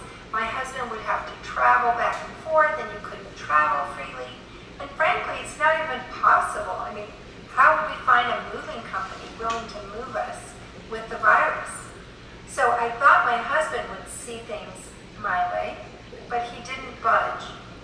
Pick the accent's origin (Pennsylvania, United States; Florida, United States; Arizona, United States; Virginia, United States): Florida, United States; Miami; now in Arlington, United States; Now, I am from Miami, Florida, but I've lived in Arlington for almost 30 years, and that's my home.